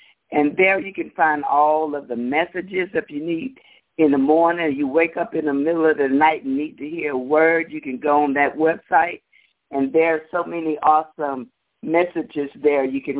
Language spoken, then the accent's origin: English; Pearland, Texas, United States; I'm from Pearland, Texas.